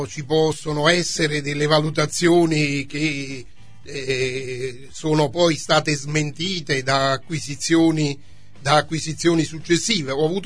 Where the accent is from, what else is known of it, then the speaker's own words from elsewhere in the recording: Naples, Campania, Italy; io sono napoletano, mia moglie è di Benevento, e attualmente vive a Benevento, mia figlia sposata vive a Caserta.